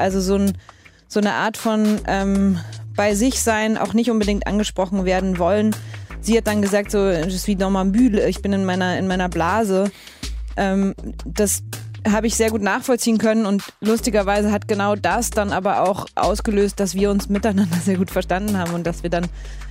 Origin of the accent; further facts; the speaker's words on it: Aschau im Chiemgau, Bavaria, Germany; now in Munich, Germany; Ich wohne hier, aber ich würde mich selber eigentlich wirklich nicht als Münchnerin bezeichnen. Ich bin ja auch nicht in München aufgewachsen, sondern tatsächlich auch in den Bergen. Zwar in den Voralpen, aber doch in den Alpen.